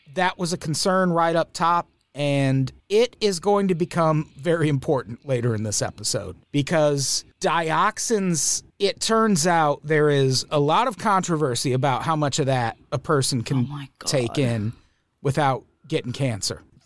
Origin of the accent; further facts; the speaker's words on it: Peoria, Illinois, United States; Because when I was a kid, we would go to Six Flags in St. Louis a lot because I grew up in Peoria, Illinois.